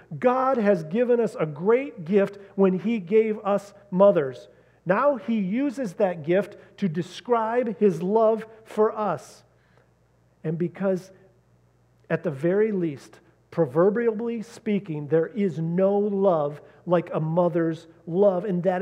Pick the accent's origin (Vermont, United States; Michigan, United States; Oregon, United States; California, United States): Michigan, United States; Grand Rapids; Now, what was interesting is I grew up in Grand Rapids, and I went to a fairly large high school.